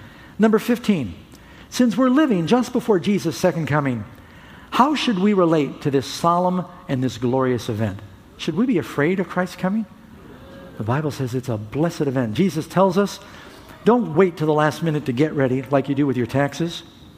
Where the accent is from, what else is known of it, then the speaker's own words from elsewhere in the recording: New York City, New York, United States; I grew up in New York City, and it was like driving in New York City for forever, and you're still there.